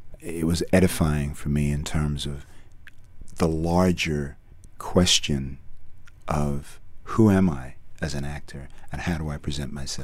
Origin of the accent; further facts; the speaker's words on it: Trinidad, Trinidad & Tobago; You're from Caribbean? I'm from Trinidad.